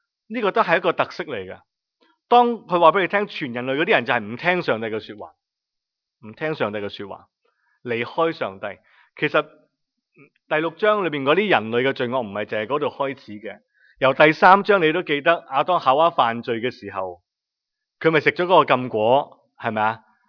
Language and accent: Cantonese; China; 最热闹嘅咁就系我哋中国人，即系咁样话讲好多嘢，大大声咁先热闹兴奋。